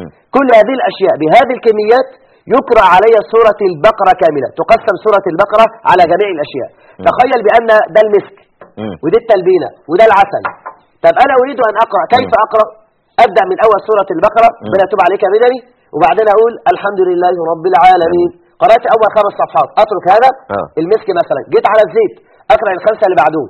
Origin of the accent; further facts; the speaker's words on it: Egypt; عندنا في مصر